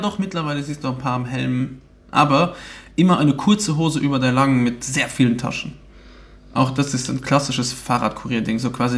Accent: Luxembourg; Bei uns in Luxemburg nennt man das Carway oder K-Ways, weißt

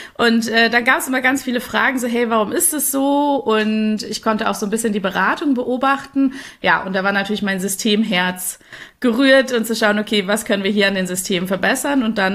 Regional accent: North Rhine-Westphalia, Germany; now in Munich, Germany; Ich bin 35 Jahre alt, mittlerweile irgendwie in München gestrandet, ursprünglich aus dem Ruhrgebiet.

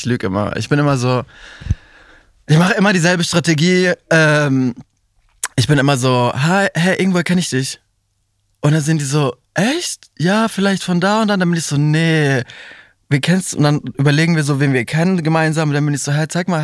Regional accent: Freiburg, Baden-Württemberg, Germany; also ich komme aus Freiburg und Ja, da ging das nicht so. Also als Kanake und Kurde und gay sein.

